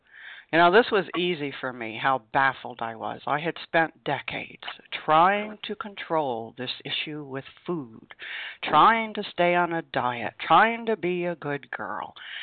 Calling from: Vermont, United States; I am calling you from Vermont.

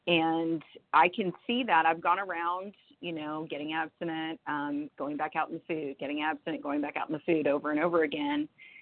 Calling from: Florida, United States; I'm calling from Northwest Florida.

